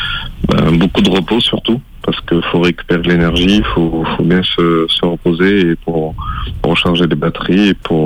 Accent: Guadeloupe, France; moved away; also born or lived in Sud-Ouest, France; puis j'ai commencé quand je suis arrivé de la Guadeloupe, je suis arrivé dans le Sud-Ouest

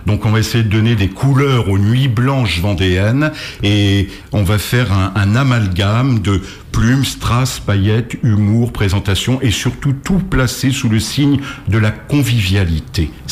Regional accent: Rennes, Brittany, France; born there; c'est les origines bretonnes, je suis né à Rennes

